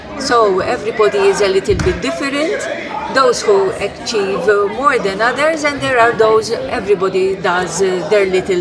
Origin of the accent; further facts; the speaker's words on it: Malta; I come from Malta.